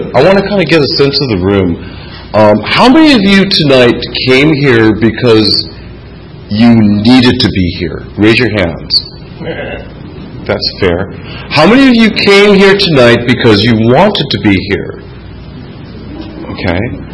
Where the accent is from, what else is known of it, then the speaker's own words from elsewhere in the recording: Los Angeles, California, United States; from Los Angeles.